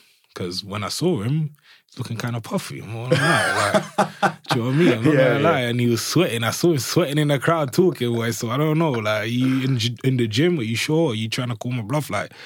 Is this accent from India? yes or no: no; Brixton, London, United Kingdom; I grew up in Brixton, South London.